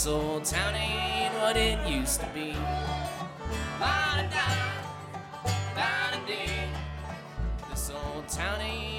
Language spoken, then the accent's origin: English; Metamora, Illinois, United States; This one, this one's kind of written about my hometown of Metamora, Illinois.